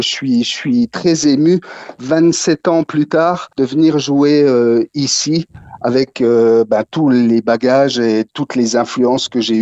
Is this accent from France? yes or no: yes; Gérardmer, Grand Est, France; moved away as an adult; now in Paris, France; Vosgien d'origine, je suis né à Gérardmer, oui, c'est ça. Et puis, à 19 ans, je suis descendu à la capitale.